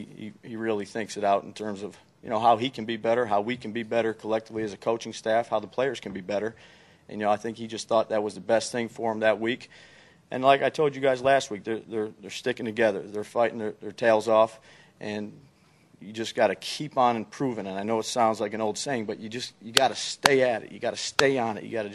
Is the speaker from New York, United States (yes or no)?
yes; Buffalo, New York, United States; I'm from Buffalo. That's really where I grew up.